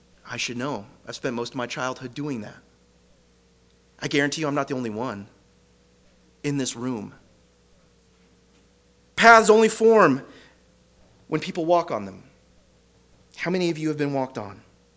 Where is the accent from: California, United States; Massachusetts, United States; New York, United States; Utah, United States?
California, United States; Grass Valley; I grew up in Northern California. Everything is built on angles. Everything is built on 45-degree angles, all right? It's Grass Valley.